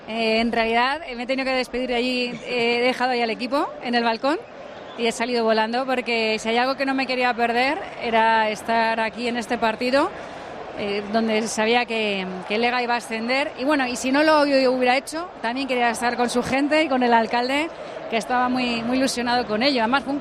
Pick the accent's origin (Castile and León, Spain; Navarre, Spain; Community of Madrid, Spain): Community of Madrid, Spain; Madrid; En cierto modo, soy de Madrid, pues soy de todos.